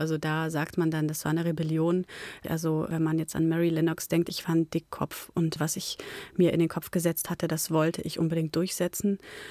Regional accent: Pomeranian Voivodeship, Poland; Ich komme ja auch aus der Nähe von Danzig und habe da so eine Nähe zum Wasser.

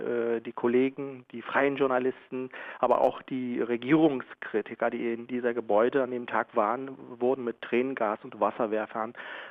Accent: Germany; born there; ich besitze auch die deutsche Staatsbürgerschaft, ich bin in Deutschland geboren

